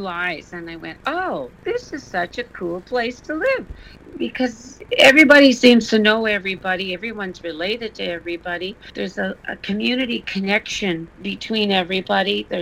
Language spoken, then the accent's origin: English; Quebec, Canada; And we talk about the times growing up in the Pontiac, Christmases past.